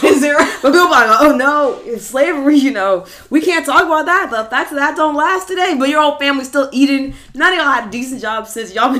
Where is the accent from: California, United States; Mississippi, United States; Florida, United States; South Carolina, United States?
Mississippi, United States; It's like, no, I'm from Mississippi.